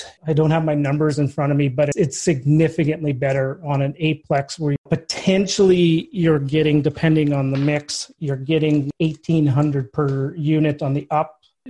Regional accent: Saskatchewan, Canada; Well, I actually grew up in Saskatchewan.

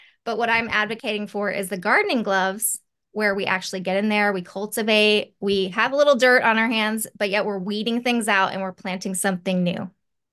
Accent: Los Angeles, California, United States; I grew up in Los Angeles, and people always decry, oh, Hollywood is, you know, going to hell in a handbasket, right?

